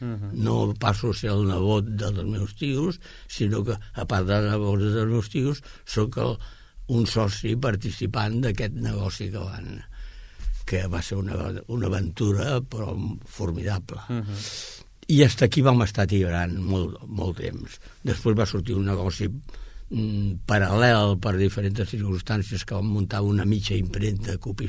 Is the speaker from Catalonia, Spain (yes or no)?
yes; Barcelona, Catalonia, Spain; born there; vaig néixer a Barcelona, a la Sagrera. Llavors, vaig néixer el 33